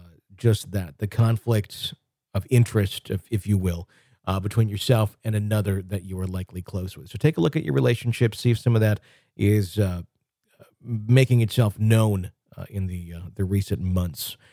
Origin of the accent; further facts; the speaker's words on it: Garland, Texas, United States; this dream always takes place in a house I grew up in Garland, Texas, with my mother, stepfather, and little sister.